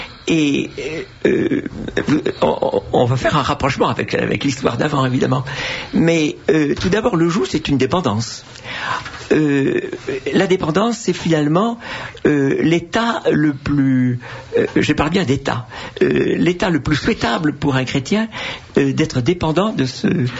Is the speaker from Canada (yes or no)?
no; Marseille, Provence-Alpes-Côte d'Azur, France; born there; nous allions pour la première fois à Marseille, qui est ma ville natale.